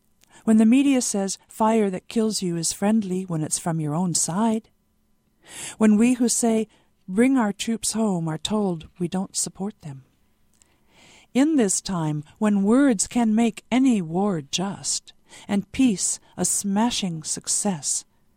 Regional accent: Aurora, Illinois, United States; growing up in Aurora, Illinois, which I did, I had never seen a rattlesnake.

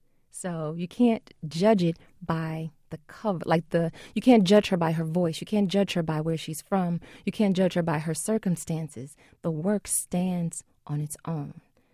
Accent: Chicago, Illinois, United States; Yeah, I have to admit, I'm born and raised in Chicago

